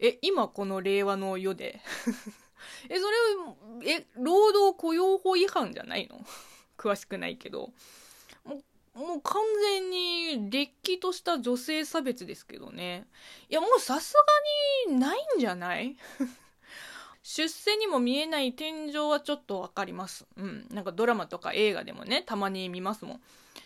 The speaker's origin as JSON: {"language": "Japanese", "country": "China", "tie": "born or raised there", "said": "この番組は中国生まれ、中国育ちの私、"}